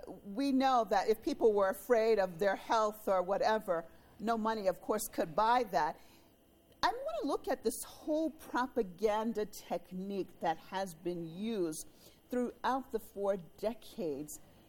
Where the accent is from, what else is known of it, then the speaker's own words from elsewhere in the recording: United States; as an American, I remember from the very beginning of the revolution